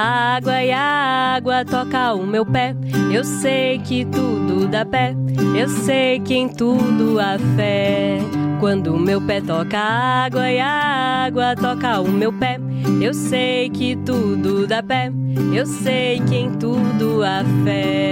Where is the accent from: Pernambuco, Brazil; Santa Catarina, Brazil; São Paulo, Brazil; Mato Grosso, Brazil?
Mato Grosso, Brazil; Cuiabá; é um prazer estar aqui em Cuiabá, minha terra, né?